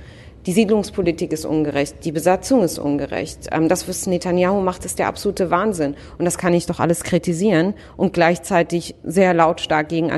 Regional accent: Israel; now in Germany; Keine Ahnung, ob ich denn nicht in Israel lieber leben würde, das ist meine Heimat.

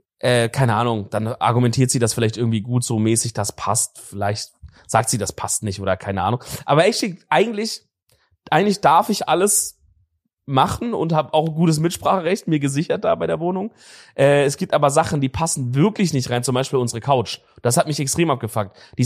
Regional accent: Baden-Württemberg, Germany; ich als Schwabe

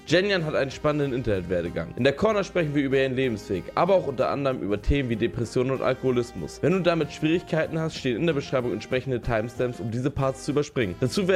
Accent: Schleswig-Holstein, Germany; Ich habe das immer, wenn ich in die Heimat fahre, ja? Ich komme aus Schleswig-Holstein.

